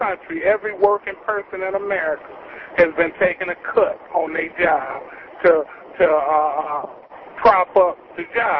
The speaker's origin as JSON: {"language": "English", "town": "Detroit", "region": "Michigan", "country": "United States", "lives_now": "Franklin, United States", "said": "I'm calling from Franklin, Ohio right now, but I'm from Detroit there, Mike."}